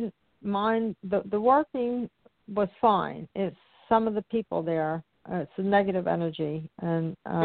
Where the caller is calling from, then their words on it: Florida, United States; I'm calling from Florida.